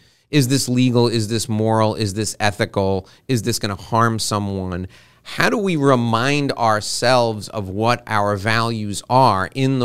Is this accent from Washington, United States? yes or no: no; New York City, New York, United States; I was born and raised around New York City, and five of us were going to take the subway from one place to the next.